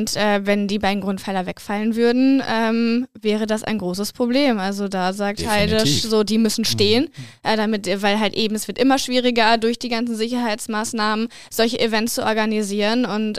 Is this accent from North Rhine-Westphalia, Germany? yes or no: yes; Bottrop, North Rhine-Westphalia, Germany; In Bottrop, meiner Heimatstadt